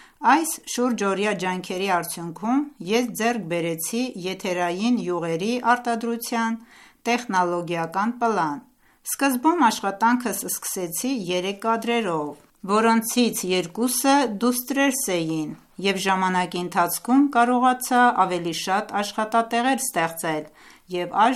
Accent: Khorasan, Iran; Ես ծնվել եմ Խորասան նահանգի հարավային քաղաքներից մեկում. Ես մեծացել եմ այն տանը, որտեղ հոսում էր քահրիզի մաքուր ջուրը

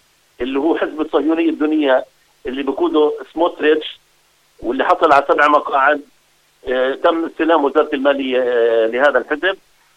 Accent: Palestine; طبعا مع الردود داخليا علينا كفلسطينيين

